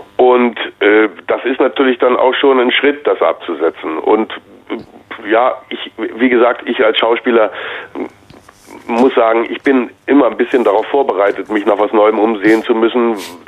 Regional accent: Leipzig, Saxony, Germany; also born or lived in Mecklenburg-Vorpommern; ich bin zwar in MacPom geboren, aber in Leipzig aufgewachsen.

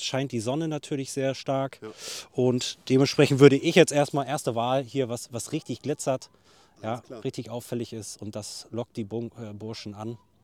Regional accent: Schleswig-Holstein, Germany; Ja, ich bin Dänemark-Kind. Ja, ich komme aus Schleswig-Holstein

